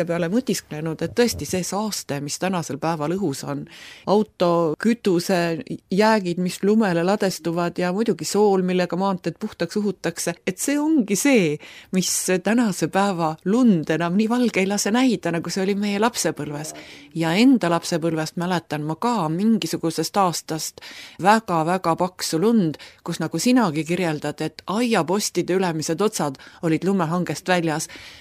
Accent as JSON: {"language": "Estonian", "town": "Kiviõli", "region": "Ida-Viru County", "country": "Estonia", "said": "mina olen kivilinnast pärit, sõna otseses mõttes kivilinnast, kiviõlist ja seal oli asfalt ümber maja"}